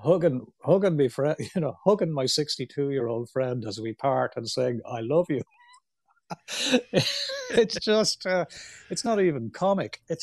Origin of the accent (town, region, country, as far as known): Ireland; born or raised there